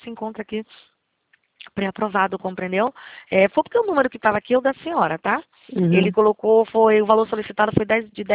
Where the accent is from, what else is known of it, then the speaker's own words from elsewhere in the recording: Northeast Region, Brazil; Eu sou do Nordeste também. Sei o que é isso.